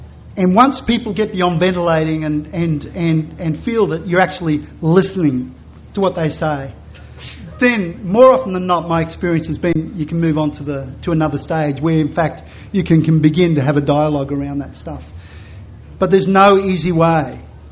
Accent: Australia; I'm from Australia, and I'm sorry.

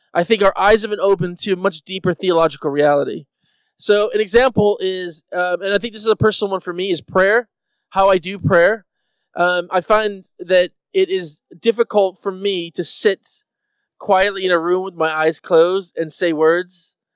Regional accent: United States; Anyway, they in a very nice way, Britishly, said no, but because I'm American, I didn't hear it.

